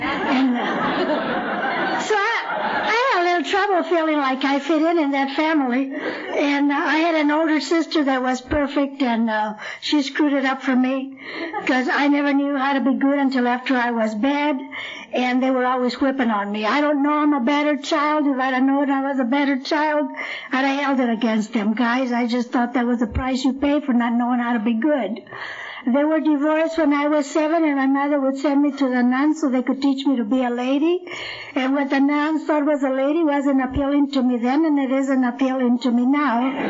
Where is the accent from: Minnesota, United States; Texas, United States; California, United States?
California, United States; now in Blythe, United States; I wasn't always from Blythe. I'm a transplant. I'm really from Orange County.